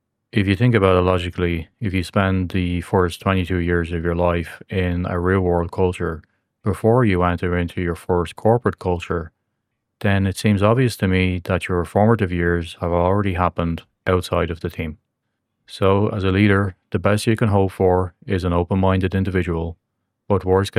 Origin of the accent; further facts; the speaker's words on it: Ireland; So, as an Irish person myself, I know I come from an open culture that likes to challenge authority.